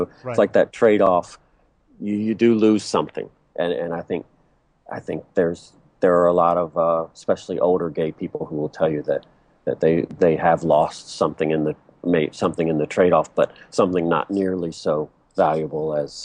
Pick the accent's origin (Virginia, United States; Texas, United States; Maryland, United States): Virginia, United States; moved away as an adult; I grew up in a small town in Virginia, so that's different from growing up in Los Angeles or something like that.